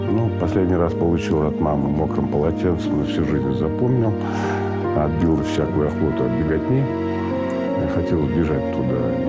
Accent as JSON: {"language": "Russian", "region": "Zabaykalsky Krai", "country": "Russia", "tie": "born or raised there", "said": "Родился я в Цугульском Дацане"}